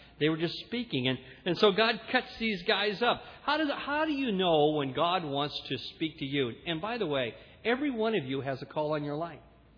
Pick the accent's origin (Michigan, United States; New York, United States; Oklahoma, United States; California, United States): California, United States; I come from California, and I can't understand that kind of thinking